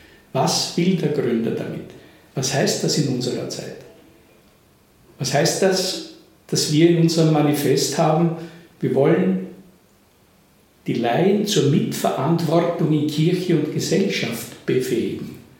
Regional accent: Misselbach, Lower Austria, Austria; ich stamme aus Misselbach. Misselbach ist eine Salvatorianerpfarre.

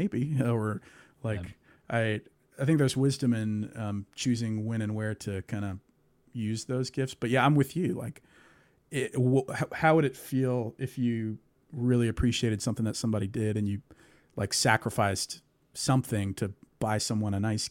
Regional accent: Ruston, Louisiana, United States; North Louisiana, Ruston, okay. Louisiana.

